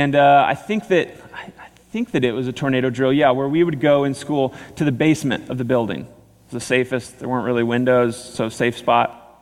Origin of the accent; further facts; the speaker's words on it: Missouri, United States; This is what would happen in the Midwest. Growing up in Missouri, we had tornadoes.